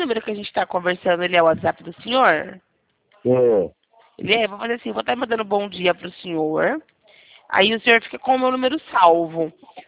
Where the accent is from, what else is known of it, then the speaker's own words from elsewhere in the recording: Campinas, São Paulo, Brazil; eu sou aqui de Campinas, interior de São Paulo.